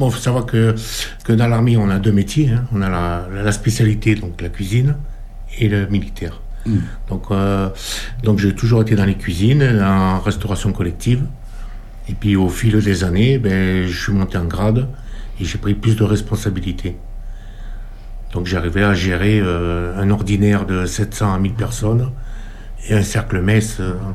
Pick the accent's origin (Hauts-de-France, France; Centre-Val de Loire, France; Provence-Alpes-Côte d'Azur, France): Provence-Alpes-Côte d'Azur, France; Moi, je suis de Provence, donc en Provence, c'est vrai, on entendait parler de Lourdes.